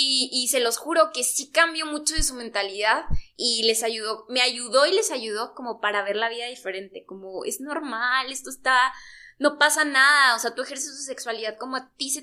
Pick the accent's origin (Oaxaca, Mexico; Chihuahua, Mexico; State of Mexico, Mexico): Chihuahua, Mexico; Parral; moved away; Sí me gustaría mencionar que mi mejor época de la vida fue cuando yo me fui de Parral.